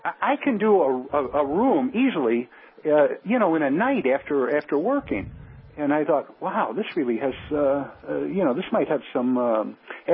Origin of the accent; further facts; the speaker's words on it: Chicago, Illinois, United States; I happened to mention to him that I was from Chicago